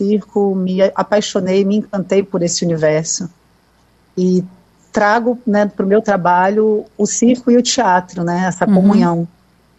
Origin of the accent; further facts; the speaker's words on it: Brasília, Federal District, Brazil; also born or lived in Rio de Janeiro; eu nasci no Rio, mas eu fui criada em Brasília.